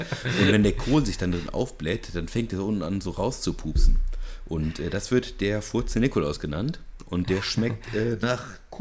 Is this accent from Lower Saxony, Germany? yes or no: no; North Rhine-Westphalia, Germany; Ja, tatsächlich, ich komme aus dem Siegerland, ne?